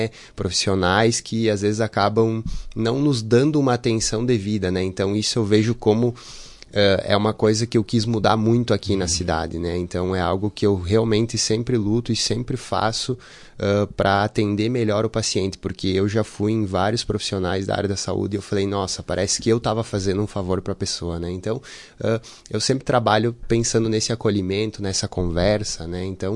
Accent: Marau, Rio Grande do Sul, Brazil; a gente é daqui de Marau mesmo, né?

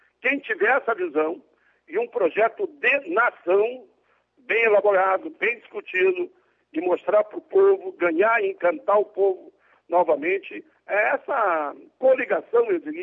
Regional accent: Caxias do Sul, Rio Grande do Sul, Brazil; ganhou Caxias, que é a minha cidade natal, uma grande cidade

